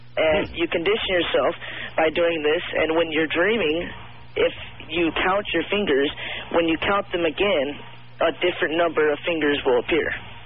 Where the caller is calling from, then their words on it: Idaho, United States; Hello. I'm calling from Idaho.